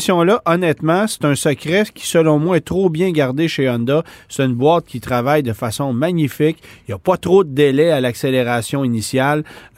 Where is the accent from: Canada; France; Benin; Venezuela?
Canada; On fabrique une Civic chez nous au Canada qui est très rentable de vendre chez nous